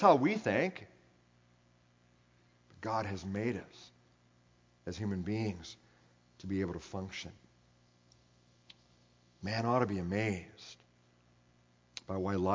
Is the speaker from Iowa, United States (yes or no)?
yes; Iowa, United States; also born or lived in California; I'll never forget, you know, growing up in Northwest Iowa and not looking around, I realized. When we moved back from California to Iowa back in 1991